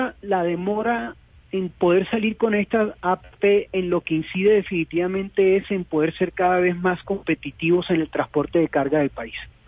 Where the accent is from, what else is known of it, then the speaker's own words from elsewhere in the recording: Caribbean Region, Colombia; Como te mencionaba, lo de que pues soy caribeño